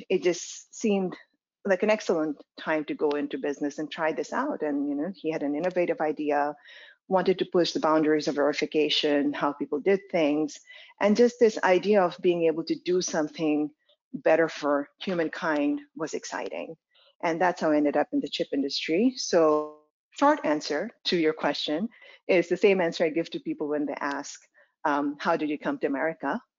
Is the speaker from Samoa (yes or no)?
no; Bangladesh; now in United States; So I was born and brought up in Bangladesh, which is a tiny little country surrounded by India on three sides and the ocean on the fourth side.